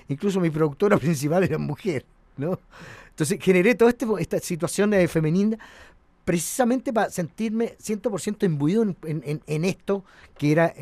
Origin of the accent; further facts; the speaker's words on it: Chile; Yo creo que eso, nosotros como chilenos, y yo personalmente, me siento tremendamente orgulloso.